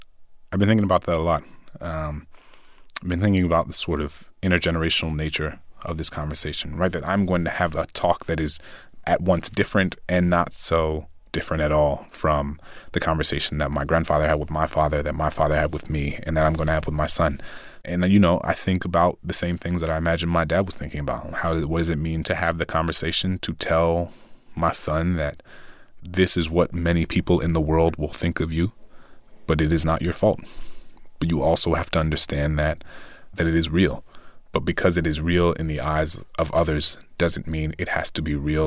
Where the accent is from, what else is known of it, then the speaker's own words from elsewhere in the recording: New Orleans, Louisiana, United States; So I grew up in New Orleans. There were a lot of housing projects, right?